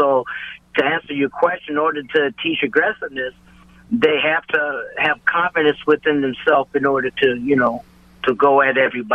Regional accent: Des Moines, Iowa, United States; Well, I grew up in Des Moines, Iowa. Then I came to Minnesota, went to Washburn High School

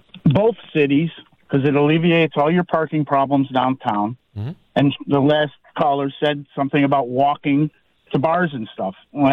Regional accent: Brook Park, Ohio, United States; I grew up in Brook Park. It's a wonderful city.

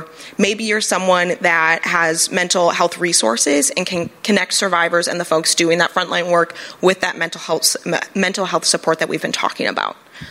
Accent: Michigan, United States; I'm from Michigan. I'm from Northern Michigan. It's very conservative. I'm actually from a Second Amendment county

